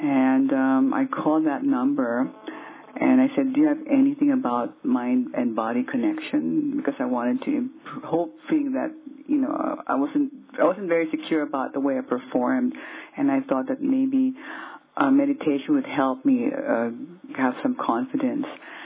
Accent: Philippines; moved away as an adult; I came from the Philippines because I just finished college and I didn't know what to do with my life.

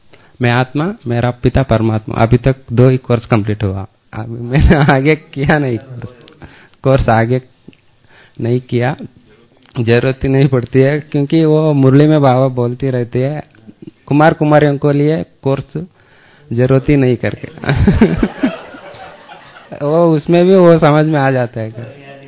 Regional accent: Bengaluru, Karnataka, India; मैं 8 साल से ज्ञान में हूँ और मैं बेंगलुरु से आया हूँ

